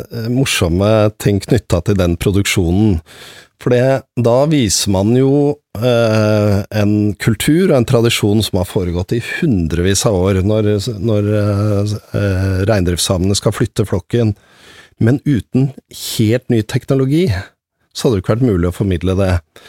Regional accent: Oslo, Norway; men kom som barn da, til Norge, og jeg vokste opp her i Oslo

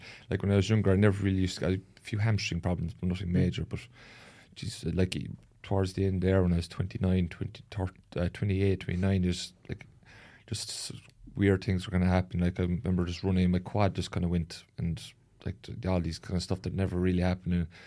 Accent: Kanturk, Munster, Ireland; oh, I'm from Cantork, we're a junior club, so I'm not from the city or not with one of these bigger clubs that have a reputation.

